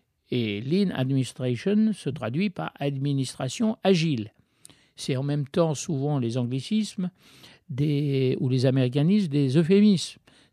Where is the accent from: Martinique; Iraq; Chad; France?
Iraq; Baghdad, Baghdad Governorate; French is a second language; je suis né à Bagdad d'un père anglais et jusqu'à l'âge de 10 ans, à l'école, c'était l'arabe et l'anglais, parce que c'était une colonie britannique, l'Irak. Et donc, ce n'est qu'à l'âge de 10 ans que j'ai eu la chance d'apprendre le français